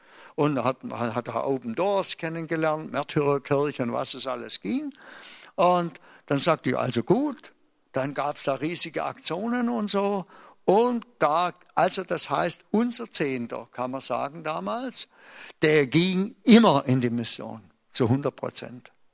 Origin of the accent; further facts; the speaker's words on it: Baden-Württemberg, Germany; dass als Schwabe wir immer wieder Probleme haben mit unserem Geiz und mit dem Geben.